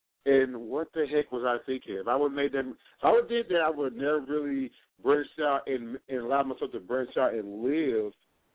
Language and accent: English; New Jersey, United States; Now, because I'm from Jersey originally, so I know how that is.